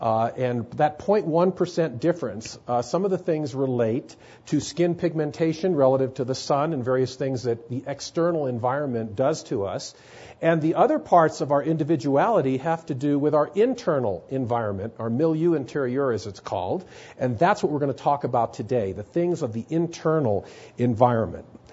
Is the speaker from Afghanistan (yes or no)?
no; Los Angeles, California, United States; My background, basically, I grew up in Los Angeles, went back east for school, and came back to Los Angeles, always wanted to teach at UCLA.